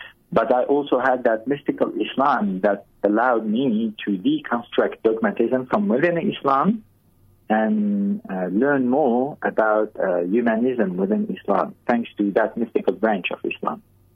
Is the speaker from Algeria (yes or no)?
yes; Algeria; When I grew up in Algeria, I was with my family there. They were pretty conservative, but we also were influenced with the mystical Islam that we call Sufism.